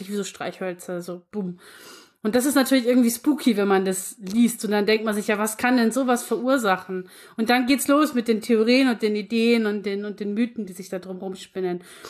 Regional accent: Bavaria, Germany; selbst bei uns in Niederbayern gibt es

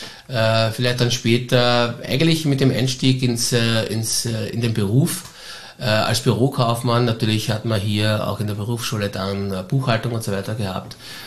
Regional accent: Styria, Austria; now in Vienna, Austria; viele sagen, du als Steirer kannst doch nicht in Wien bei einem Fußballclub quasi Fan sein

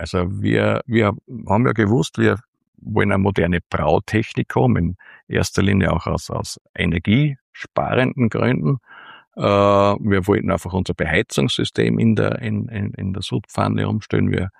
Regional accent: Upper Austria, Austria; wie man so bei uns im Mühlviertel sagt

